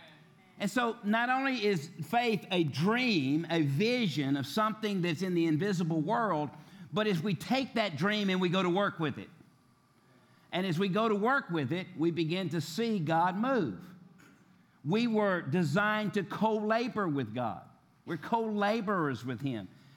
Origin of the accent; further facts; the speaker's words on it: Tennessee, United States; I'm from Tennessee, too.